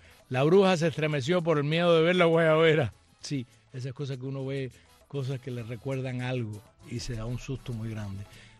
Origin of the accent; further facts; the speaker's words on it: Cuba; soy una cubana para el bien y no para el mal